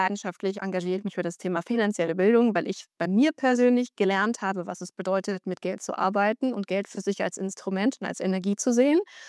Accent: Stuttgart, Baden-Württemberg, Germany; now in Hamburg, Germany; ich bin 35 Jahre, frisch nach Hamburg gezogen, komme aber eigentlich aus der Stuttgarter Ecke

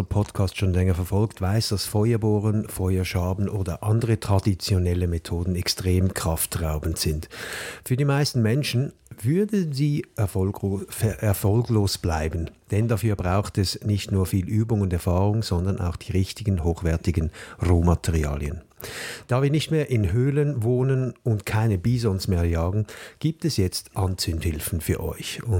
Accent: Switzerland; bei uns in der Schweiz liegt immer mal wieder so eine Zündholzschachtel auf der Toilette

